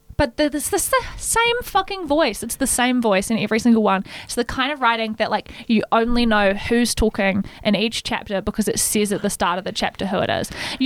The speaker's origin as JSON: {"language": "English", "country": "Australia", "tie": "born or raised there", "lives_now": "New Zealand", "said": "when I watched that as an Australian child in Australia, I was like, how silly."}